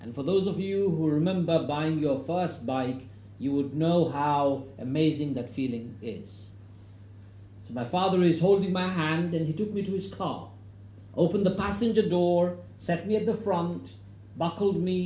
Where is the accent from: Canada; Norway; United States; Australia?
Norway; English is a second language; Of course, it's not every day that I come this far from Norway.